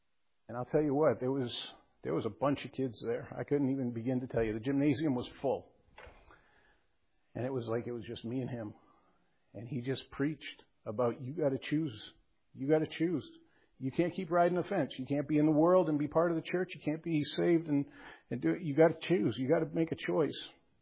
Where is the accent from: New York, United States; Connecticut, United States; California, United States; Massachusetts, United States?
Connecticut, United States; moved away as an adult; also born or lived in Maine; when I was 22, I moved from Connecticut to the state of Maine, and I took a job there as a prison guard